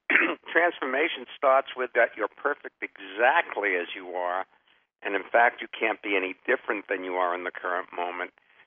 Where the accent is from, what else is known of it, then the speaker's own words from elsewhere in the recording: New York, United States; accent: New York; not liking, say, my New York accent, if you will. when we're in Germany working, not liking that we're American